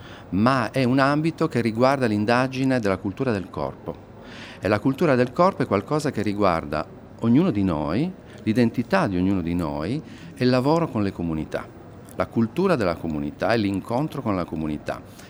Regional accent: Sardinia, Italy; c'è la volontà di restituire una radice, no? che ci appartiene come sardi

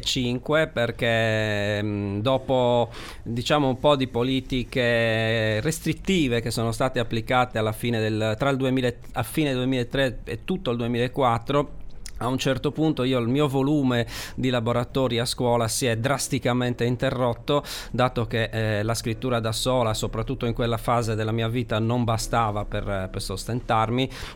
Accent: San Gavino Monreale, Sardinia, Italy; now in Samassi, Italy; Però sono di San Gavino.

